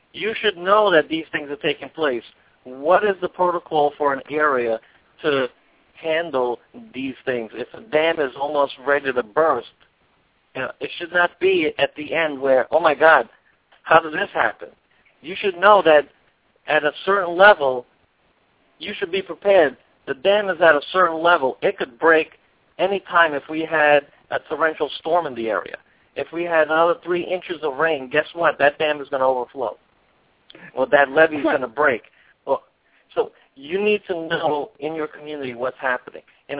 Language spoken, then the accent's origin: English; New York, United States; it wasn't until the Sandy storm hit the, you know, came up the Northeast that affected my hometown in the New York area